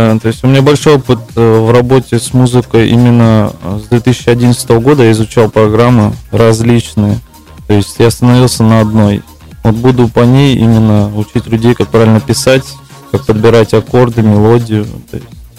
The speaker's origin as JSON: {"language": "Russian", "country": "Armenia", "said": "Нет, я сам из Армении"}